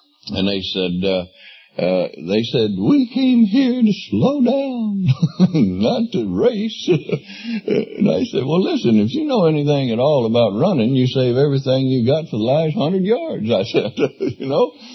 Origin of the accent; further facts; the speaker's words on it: Mississippi, United States; I was raised in Mississippi, graduated from high school by the grace of some of my teachers that just pushed me through.